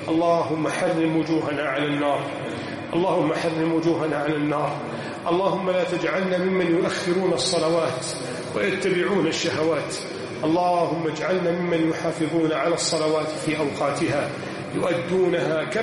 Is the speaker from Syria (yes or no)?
no; Egypt